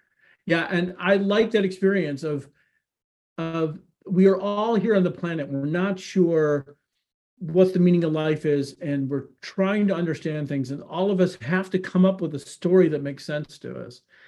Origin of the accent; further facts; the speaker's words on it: Chicago, Illinois, United States; And even though, like, I grew up in Chicago